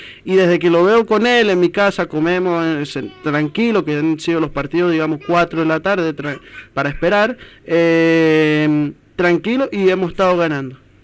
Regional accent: Argentina; Somos los argentinos, partidos, en sí somos de muchas cábalas.

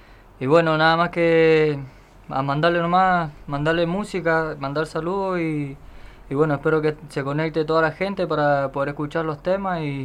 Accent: Luján, Argentina; Soy de Luján

